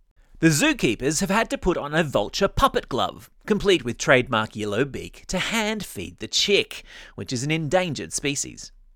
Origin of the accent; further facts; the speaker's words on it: Brisbane, Queensland, Australia; I'll be sitting in the stands watching the Olympics in my hometown of Brisbane.